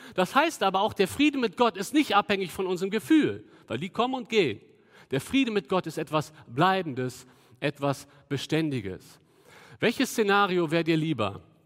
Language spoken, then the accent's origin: German; Cologne, North Rhine-Westphalia, Germany; Da sagen wir als Kölner, ist ja nett.